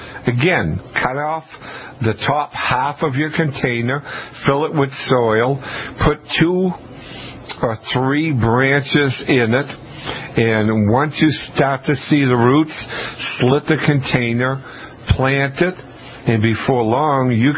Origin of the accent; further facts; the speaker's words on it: Canada; I'm going to bring a Canadian flag because I'm French Canadian.